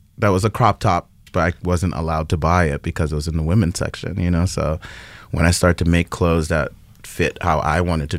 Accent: Queens, New York, United States; Yes, born and raised in Lefrak City.

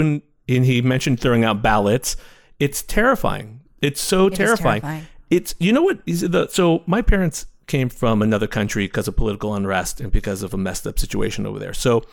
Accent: United States; So I have a lot of pride in being American.

